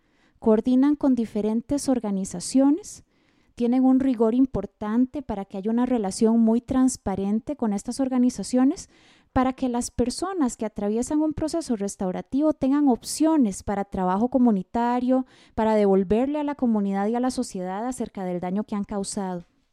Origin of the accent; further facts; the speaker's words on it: Costa Rica; yo creo que eso es un profundo orgullo que debemos tener como costarricenses